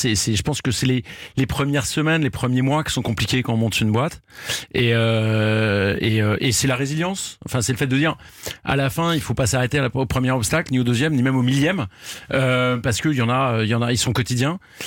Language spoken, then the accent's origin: French; Boulogne, Île-de-France, France; C'est à Paris.